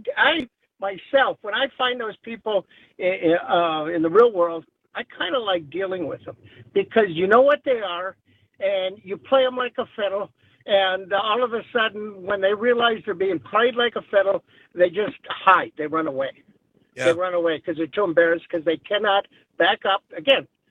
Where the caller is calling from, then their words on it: Oconomowoc, Wisconsin, United States; Oconomore.